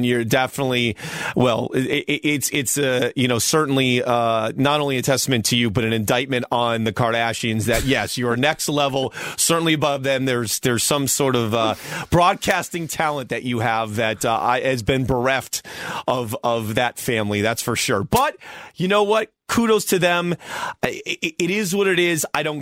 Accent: Springfield, Massachusetts, United States; Western Mass, Springfield.

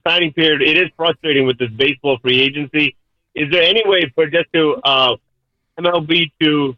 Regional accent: New York, United States; Well, I'm from Westchester. I'm in Long Island like once a year.

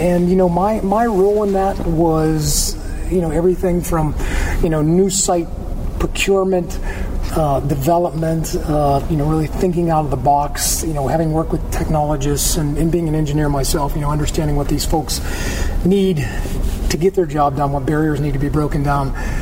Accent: Pennsylvania, United States; also born or lived in Oakland, Pittsburgh; I grew up in Armstrong County.

